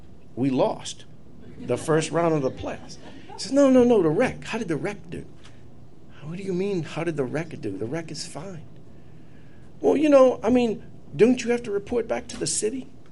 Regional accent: Louisiana, United States; growing up in Louisiana, there's certain towns, like Chalmette is one of them

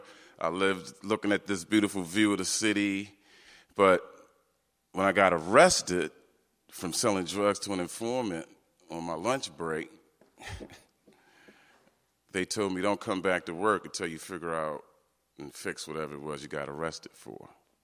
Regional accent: Baltimore, Maryland, United States; I grew up in Baltimore, as noted, and I grew up in the Northwest Side, first in Park Heights, then Liberty Heights, and so forth.

